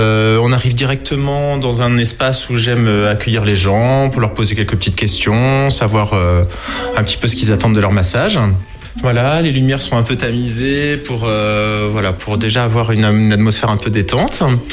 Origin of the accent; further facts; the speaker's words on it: Vannes, Brittany, France; born there; moved away as an adult; now in Angers, France; Je suis né à Vannes, en Bretagne.